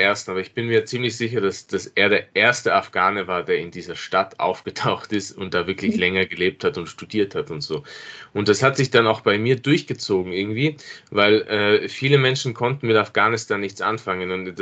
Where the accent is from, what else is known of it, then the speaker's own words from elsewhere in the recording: Innsbruck, Tyrol, Austria; ich bin in Innsbruck aufgewachsen und war bis zum damaligen Zeitpunkt nicht dort, hatte auch, wie schon erwähnt, in Innsbruck gab es keine afghanische Diaspora, deshalb hatte ich nicht mit anderen Afghanen zu tun